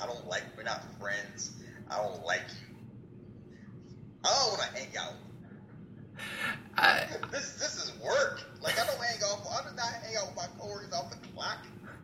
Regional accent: Kansas, United States; Oh, how you speak this language? Like, where are you from? Kansas.

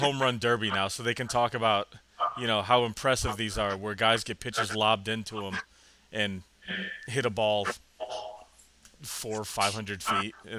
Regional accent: Detroit, Michigan, United States; I don't care. I'm from Detroit.

